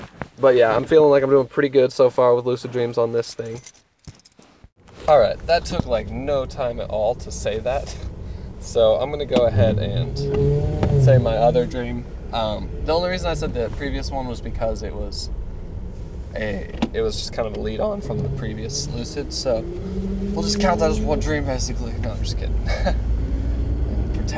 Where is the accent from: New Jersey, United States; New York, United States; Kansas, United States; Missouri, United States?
Kansas, United States; I'm from Kansas. Spangles is a Kansas establishment.